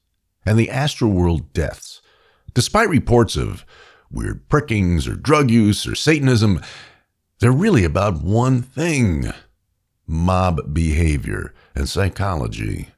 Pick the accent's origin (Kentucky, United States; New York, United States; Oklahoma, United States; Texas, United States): New York, United States; As a kid growing up in New York, I was sometimes invited to join friends in Times Square for the annual New Year's Eve shit show.